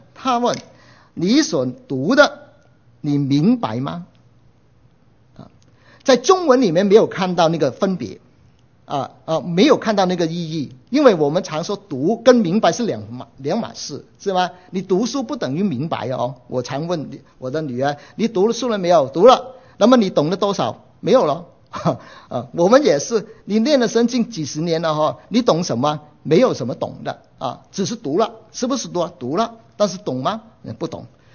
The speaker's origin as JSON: {"language": "Chinese", "country": "Hong Kong", "said": "我们香港过来的"}